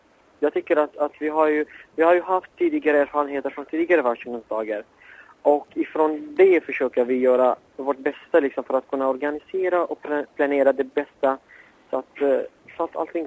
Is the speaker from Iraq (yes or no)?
yes; Iraq; now in Sweden; Jag är ju som sagt mer irakier än vad jag är svensk.